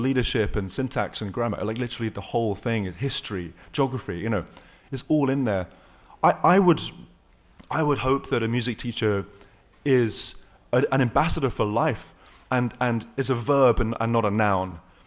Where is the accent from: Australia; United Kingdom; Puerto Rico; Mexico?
United Kingdom; England; growing up in England